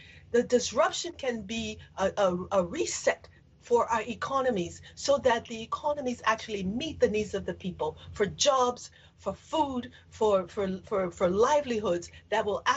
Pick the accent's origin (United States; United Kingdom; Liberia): Liberia; Again, I'm from Liberia.